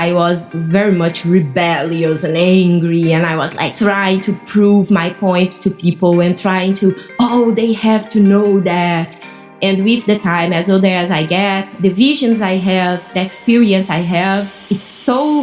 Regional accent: Minas Gerais, Brazil; English is a second language; I'm from Brazil. I come from a very small town in the state of Minas Gerais. So my state is right in the middle of Brazil.

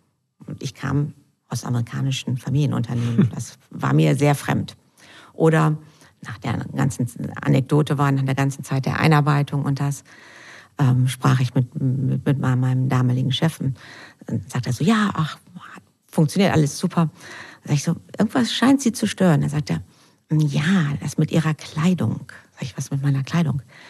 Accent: North Rhine-Westphalia, Germany; born there; jetzt bin ich ja auch gebürtige Westfälin.

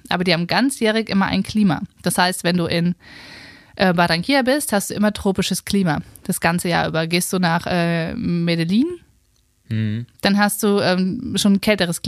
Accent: Germany; ich komme aus Deutschland

